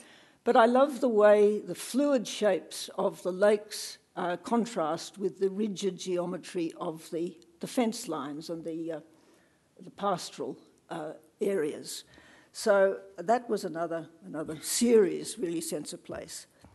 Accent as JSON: {"language": "English", "town": "Kalgoorlie", "region": "Western Australia", "country": "Australia", "tie": "born or raised there", "said": "I was born in Kalgoorlie and spent my very early years there"}